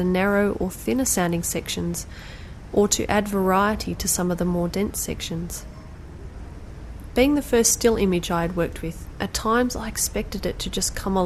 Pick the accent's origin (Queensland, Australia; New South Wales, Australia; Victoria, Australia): Victoria, Australia; I'm an Australian sound artist living and working in country Victoria.